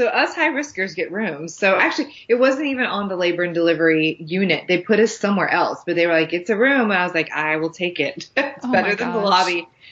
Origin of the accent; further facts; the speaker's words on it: Texas, United States; now in Nashville, United States; I'm from Texas, but I live in Nashville, Tennessee. But I'm still a proud Texan.